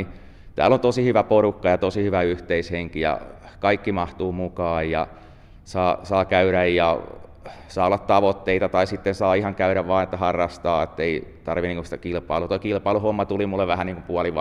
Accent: Tampere, Pirkanmaa, Finland; Joo, ei. Mä oon Tampereelta lähtöisin

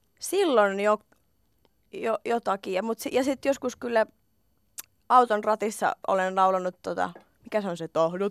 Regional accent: Oulu, North Ostrobothnia, Finland; now in Helsinki, Finland; Joo, Oulussa ollaan huhtikuussa.

